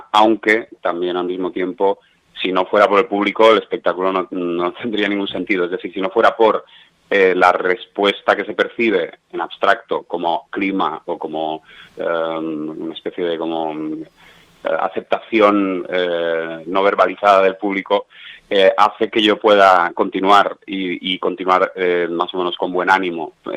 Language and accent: Spanish; Canary Islands, Spain; born there; Entonces, si bien tengo hermanos allí en Tenerife, no soy, claro, no he vivido apenas allí en las Canarias. Entonces, soy canario de nacimiento.